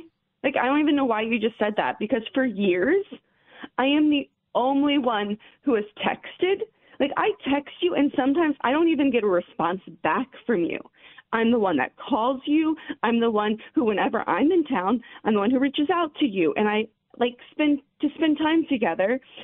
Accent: Columbus, Ohio, United States; I'm from Columbus.

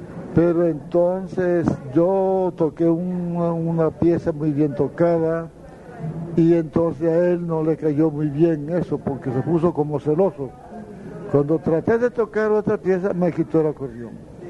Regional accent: Las Aguas, Cesar, Colombia; Yo vivía en Las Aguas, yo me crié en Las Aguas, entre Las Aguas, Valledupar y El Plan.

